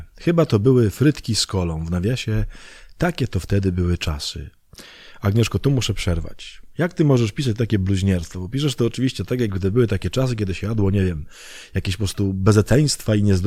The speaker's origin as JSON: {"language": "Polish", "town": "Myszków", "region": "Silesian Voivodeship", "country": "Poland", "tie": "born or raised there", "said": "Ja jestem z Myszkowa spod Częstochowy, nie?"}